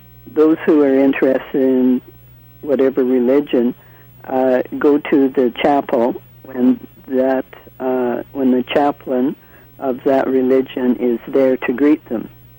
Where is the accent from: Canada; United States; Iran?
Canada; Moose Jaw, Saskatchewan; born there; because I'm not born in Tibet. I was born in Moose Jaw. I was a ski instructor for a long time